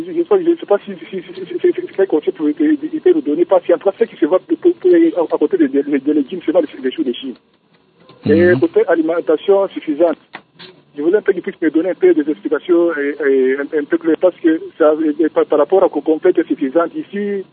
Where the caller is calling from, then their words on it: Kipushi, Haut-Katanga, DR Congo; ici chez nous, au Katanga, bon, l'alimentation et varie seulement selon les saisons. Par exemple, ici chez nous à Kipushi